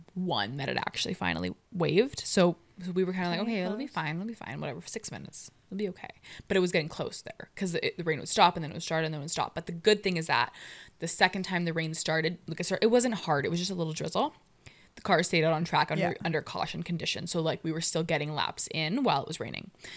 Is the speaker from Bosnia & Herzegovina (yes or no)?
no; Canada; as a Canadian